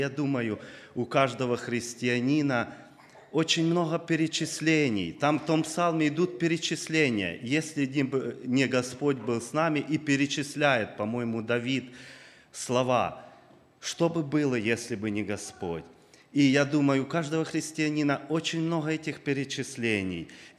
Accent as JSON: {"language": "Russian", "town": "Sumy", "region": "Sumy Oblast", "country": "Ukraine", "said": "Кто не знает, я с Украины, город Суми."}